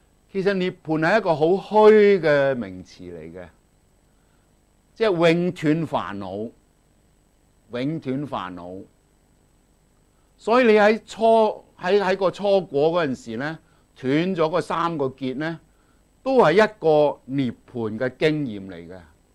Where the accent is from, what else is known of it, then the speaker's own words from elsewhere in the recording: China; 我哋中國人呢就話佢成咗佛，嚟咗中國噶啦。